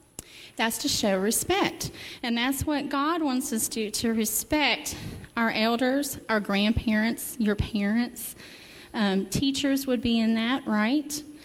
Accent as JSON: {"language": "English", "region": "the South", "country": "United States", "tie": "born or raised there", "said": "Now, I grew up in the South, and I had a great aunt."}